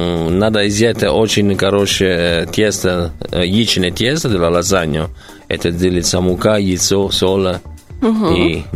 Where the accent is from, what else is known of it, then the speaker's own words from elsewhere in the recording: Rome, Lazio, Italy; Russian is a second language; now in Russia; потому что я из Рима.